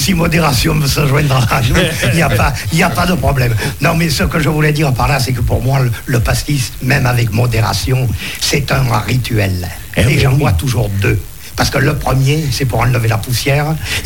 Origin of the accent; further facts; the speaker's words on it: Marseille, Provence-Alpes-Côte d'Azur, France; en tant que Marseillais